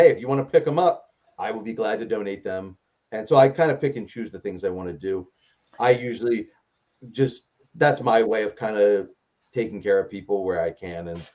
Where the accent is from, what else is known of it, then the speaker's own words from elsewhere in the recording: Pittsburgh, Pennsylvania, United States; also born or lived in Philadelphia; growing up in Pittsburgh before we moved to Philadelphia